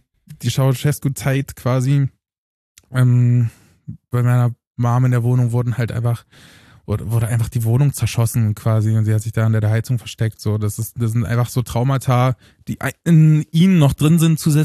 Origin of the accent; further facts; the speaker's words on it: Eisleben, Saxony-Anhalt, Germany; born there; damals in Eisleben in Sachsen oder Sachsen-Anhalt, ich weiß gar nicht mehr, wo das liegt, ehrlich gesagt, da wo ich geboren bin. Lutherstadt Eisleben.